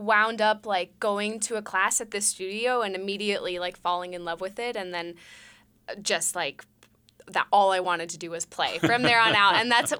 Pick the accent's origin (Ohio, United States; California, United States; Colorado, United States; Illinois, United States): Colorado, United States; Yeah, I grew up in Colorado